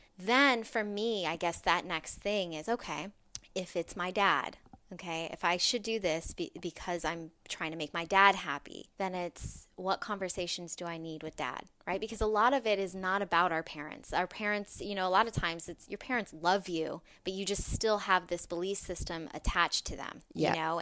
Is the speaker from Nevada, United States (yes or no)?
yes; Las Vegas, Nevada, United States; I come from Las Vegas, so I was working in the casino industry